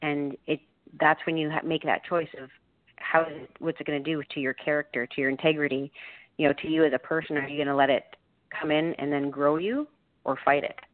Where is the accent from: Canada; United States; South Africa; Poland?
Canada; we grew up Roman Catholic in Canada, where my parents went to church on special occasions. That was my mom was from Italy.